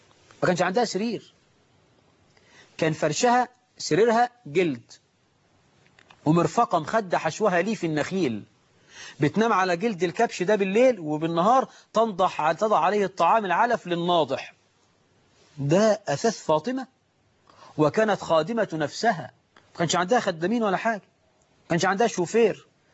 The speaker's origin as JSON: {"language": "Arabic", "country": "Egypt", "said": "عندنا في مصر 9 مليون عانس"}